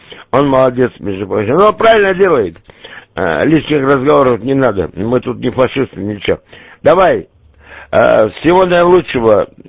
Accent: Labinsk, Krasnodar Krai, Russia; Я же немец. Я кубанский казак, значит, с Лабинска.

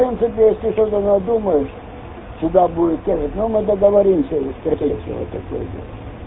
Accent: Ukraine; moved away; Я сам с Украины, я уехал.

